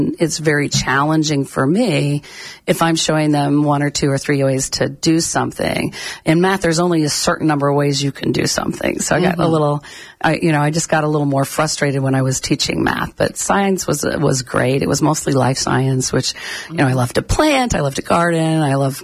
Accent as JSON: {"language": "English", "town": "McMurray", "region": "Pennsylvania", "country": "United States", "tie": "born or raised there", "said": "Actually, when I was a kid, I grew up in Pennsylvania."}